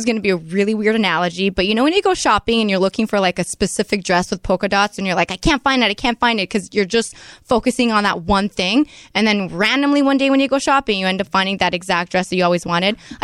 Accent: Quebec, Canada; Because I'm from Canada.

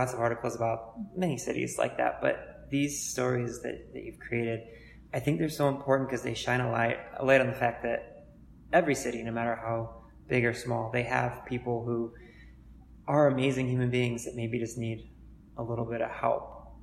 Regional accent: Cleveland, Ohio, United States; I grew up in Cleveland as well. I'm a native

